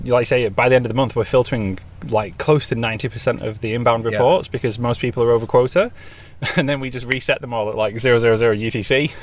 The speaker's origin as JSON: {"language": "English", "region": "Yorkshire and the Humber", "country": "United Kingdom", "tie": "born or raised there", "said": "which is in Sheffield in England. Close to my hometown"}